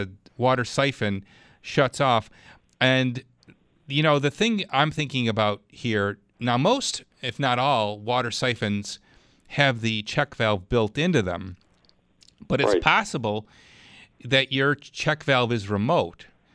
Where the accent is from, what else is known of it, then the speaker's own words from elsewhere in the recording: Clarence, United States; Let's go to Clarence. That's my hometown.